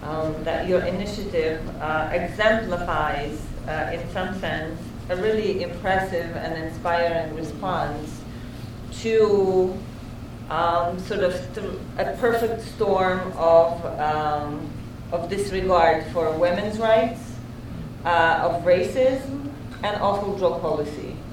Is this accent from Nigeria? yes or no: no; Poland; I come from Poland.